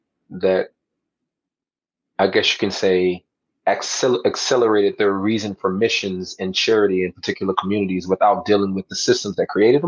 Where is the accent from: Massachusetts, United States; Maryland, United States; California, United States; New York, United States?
California, United States; Like, I grew up in California. I've seen police brutality.